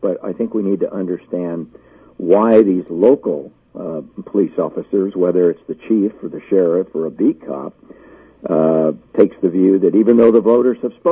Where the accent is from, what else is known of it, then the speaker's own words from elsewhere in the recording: San Diego, California, United States; I grew up in San Diego, as I mentioned, and I spent the first 48 years of my life on a border town